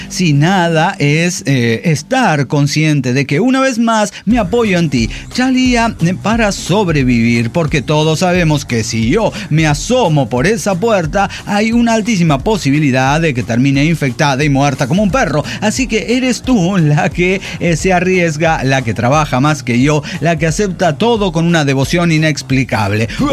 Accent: Mexico City, Mexico; de la CDMX.

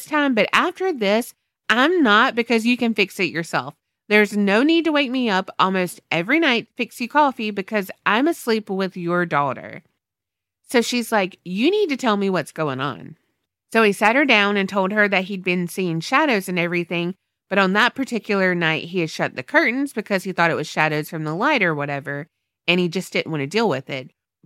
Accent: West Virginia, United States; now in Arizona, United States; I'm from West Virginia, living in Arizona.

